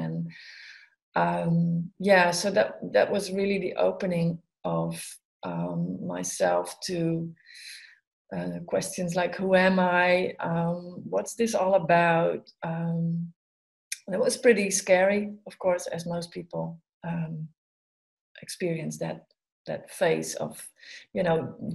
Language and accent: English; Amsterdam, North Holland, Netherlands; I'm from Amsterdam. I've been living there for about 30 years now, a little bit more, I guess.